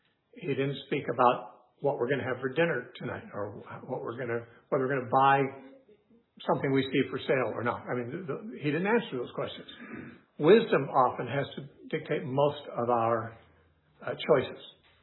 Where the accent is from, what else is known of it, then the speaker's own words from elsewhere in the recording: United States; On the other hand, because I'm an American, I do have money come in.